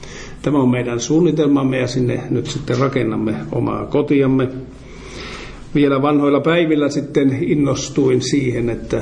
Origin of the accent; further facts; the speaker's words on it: Toholampi, Central Ostrobothnia, Finland; Sitten on Toholampi, josta minä olen oikein kotoisin.